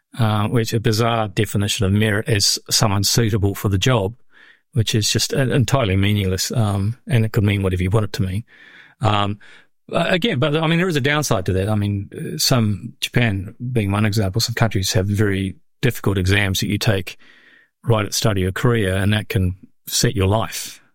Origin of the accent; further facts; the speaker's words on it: New Zealand; I know that partly because I'm a New Zealander, but partly because I wrote on New Zealand as well.